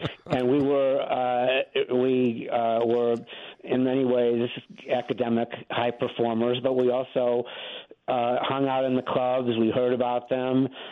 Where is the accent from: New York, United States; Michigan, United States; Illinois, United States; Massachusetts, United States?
Illinois, United States; Evanston; Yeah, I really did. And Evanston High School was, at that time when I was there, was the number one high school in America.